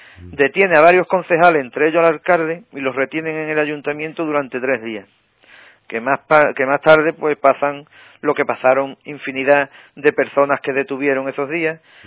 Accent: San Fernando, Andalusia, Spain; now in Puerto Real, Spain; porque yo, aunque vivo en Puerto Real, soy de San Fernando

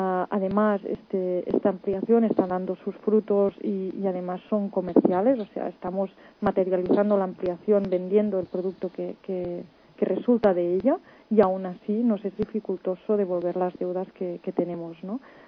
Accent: Catalonia, Spain; Spanish is a second language; Soy muy catalana en ese aspecto

